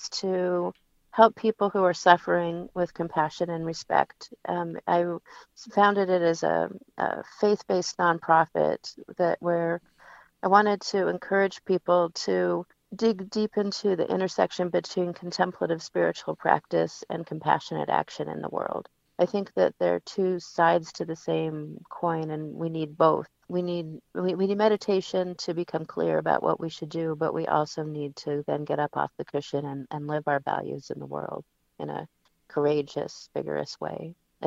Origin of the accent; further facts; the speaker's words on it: Federal Way, Washington, United States; So I moved back to Seattle because I grew up in Federal Way and I have family and community here.